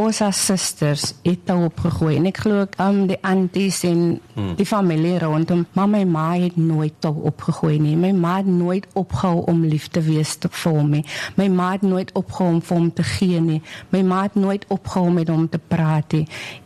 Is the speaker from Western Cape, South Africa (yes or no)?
yes; Paarl, Western Cape, South Africa; Ek is gebore en getoe in die Parel.